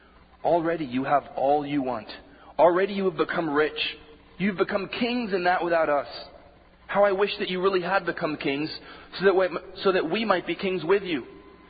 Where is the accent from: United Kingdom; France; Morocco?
Morocco; now in United States; There are a few times when I was growing up in Morocco